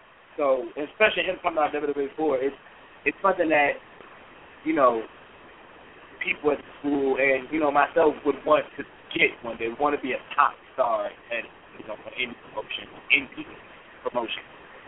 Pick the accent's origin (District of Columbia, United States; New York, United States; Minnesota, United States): District of Columbia, United States; Washington; I'm a diehard Redskins fan. Anyone knows personally, I'm from Washington D.C.